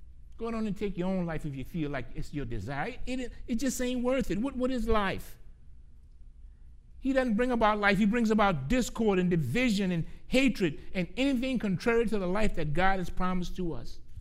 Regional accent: Gramercy, Louisiana, United States; Now, I remember when they built a new elementary school in my hometown of Gramercy. It was a beautiful school for that time.

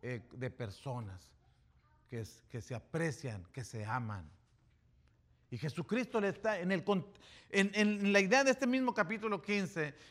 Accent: Mexico; como mexicano

